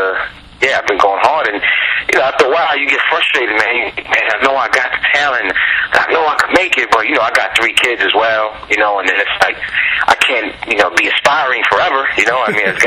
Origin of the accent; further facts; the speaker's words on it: New York City, New York, United States; I'm from the Lower East Side of New York City. You know, wonderful place, very diverse.